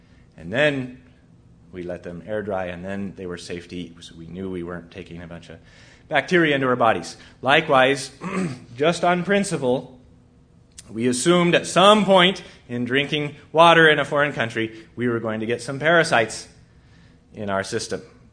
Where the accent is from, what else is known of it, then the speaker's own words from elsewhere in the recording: Brazil; I grew up in Brazil, a tropical country. Amazing fruits and vegetables there, fresh every day.